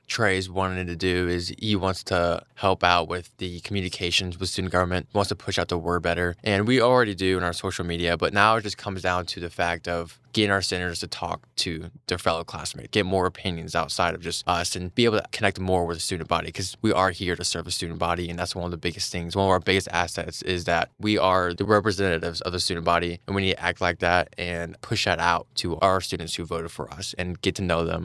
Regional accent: Oak Ridge, United States; I am a political science major here at SEMO. I'm here to talk about student government, and I'm from Oak Ridge.

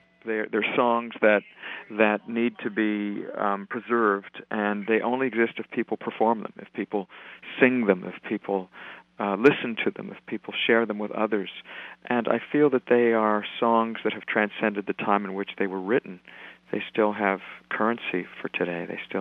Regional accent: Columbus, Ohio, United States; And growing up in Columbus, Ohio, I took piano lessons from a lady named Marjorie Cook, who taught me chord substitutions

